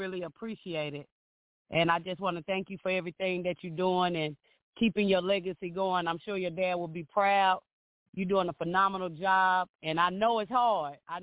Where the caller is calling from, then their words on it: Atlanta, Georgia, United States; I'm calling from Atlanta, and I'm covering basically the East Coast.